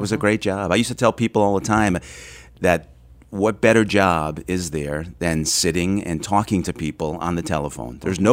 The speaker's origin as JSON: {"language": "English", "town": "North Providence", "region": "Rhode Island", "country": "United States", "tie": "born or raised there", "said": "Born and raised in North Providence, mm-hmm. Rhode Island."}